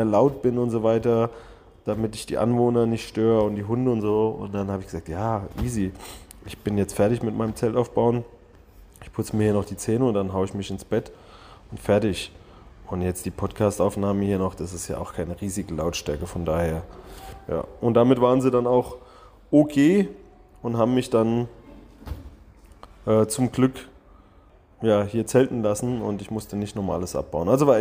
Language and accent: German; Germany; Ich komme aus Deutschland. Ich bin seit 1,5 Jahren mit dem Fahrrad unterwegs. Ich bin durch 25 Länder gefahren und habe überall gezeltet.